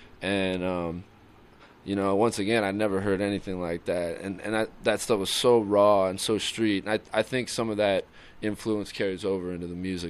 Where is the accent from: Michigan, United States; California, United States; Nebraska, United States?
California, United States; Torrance; also born or lived in Los Angeles; I was born in the South Bay of Los Angeles. Born in Torrance, California. Grew up all around the South Bay. Hermosa Beach, Manhattan Beach, Redondo Beach. And been an L.A. kid my whole life.